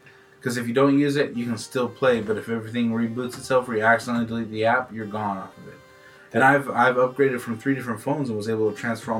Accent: Long Beach, California, United States; Can't wait. It's my hometown. It's my hometown.

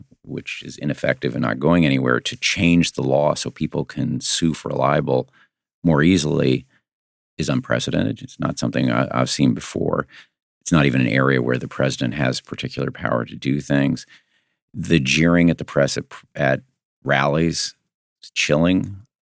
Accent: Illinois, United States; My parents were both World War II veterans, grew up in a small town in Illinois. And if you were growing up in Illinois when I did

